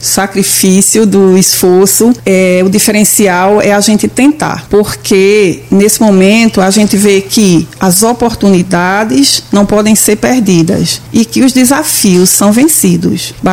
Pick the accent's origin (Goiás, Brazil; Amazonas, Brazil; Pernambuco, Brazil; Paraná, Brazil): Pernambuco, Brazil; Serra Talhada; eu sou do Alto Sertão de Pernambuco, da cidade de Serra Talhada. Nasci e cresci num distrito pequenininho lá de Serra Talhada, chamado Tauapiranga, e lá vivi com meus pais na infância e com meus irmãos.